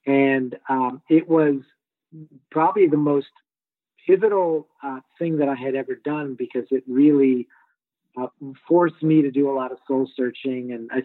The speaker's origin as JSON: {"language": "English", "town": "Miami", "region": "Florida", "country": "United States", "tie": "born or raised there", "said": "I grew up in South Florida, Miami, and I'm definitely a Miami guy."}